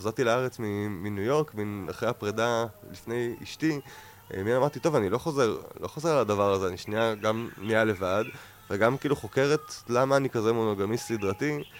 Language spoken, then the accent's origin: Hebrew; Ayelet HaShahar, Northern District, Israel; born there; קודם עברתי לגור באיילת השחר, קיבוץ שנולדתי בו, וגרתי על סבא שלי